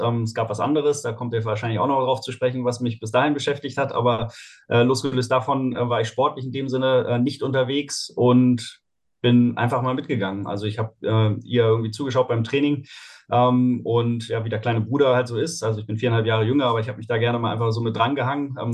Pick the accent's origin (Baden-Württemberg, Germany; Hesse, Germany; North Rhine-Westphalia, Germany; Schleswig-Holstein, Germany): Baden-Württemberg, Germany; Heidelberg; Also groß geworden bin ich in Heidelberg.